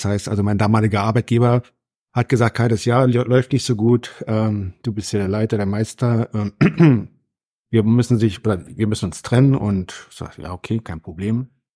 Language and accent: German; East Germany, Germany; born there; Ich komme geboren im Osten, und von daher war das einfach mal so ein Reiz, auch mal im Ausland zu arbeiten.